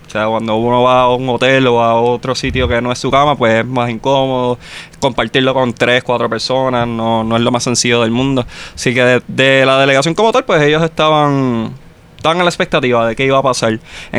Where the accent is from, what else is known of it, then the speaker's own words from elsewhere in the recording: Caguas, Puerto Rico; now in Barranquilla, Colombia; Barranquilla se quedó con parte de mí. O sea, yo soy barranquillero ya. Ya yo no soy tan cagüeño y soy más barranquillero ahora.